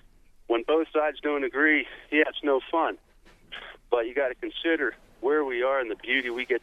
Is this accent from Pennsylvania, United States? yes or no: yes; Pennsylvania, United States; It reminds me of where I grew up in Pennsylvania, with the beautiful agriculture and farmlands. Your coal mines are my old steel mills.